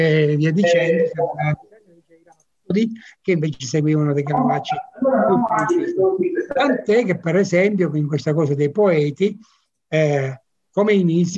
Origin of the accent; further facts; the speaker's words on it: Abruzzo, Italy; un rattuso, come si dice nelle nostre parti in Abruzzo